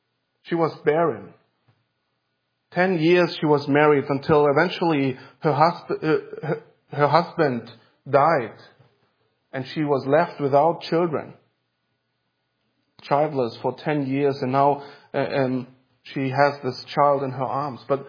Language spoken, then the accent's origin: English; United States; and being an American, you know that people immigrate into another country for one simple reason, and that is to have a better life.